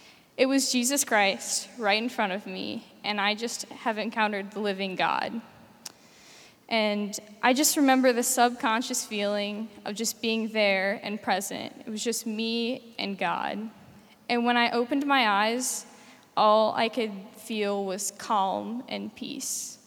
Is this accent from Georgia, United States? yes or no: no; St. Louis, Missouri, United States; I'm from St. Louis, Missouri.